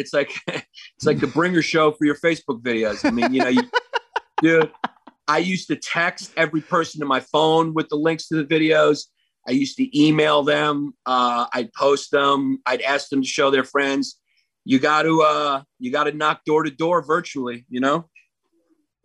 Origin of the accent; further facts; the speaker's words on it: New York, United States; also born or lived in Miami; So the Greek guy, obviously, I'm Greek. Maurice's, you know, Puerto Rican. I grew up around Puerto Ricans, dating Puerto Ricans. I'm from New York.